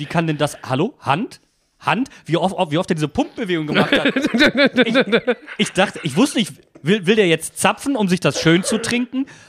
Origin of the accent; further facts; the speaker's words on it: Wuppertal, North Rhine-Westphalia, Germany; Und dann gab es noch eine besondere Unterstützung aus meiner Heimat. Schiedsrichter Dr. Braun kommt aus Wuppertal und zwar von einem meiner 2 Heimatvereine, dem SV Jägerhaus Linde.